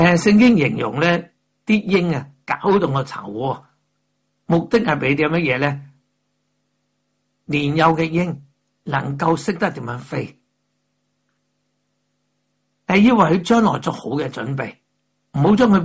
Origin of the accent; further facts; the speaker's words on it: Hong Kong; 我在香港创村长大的。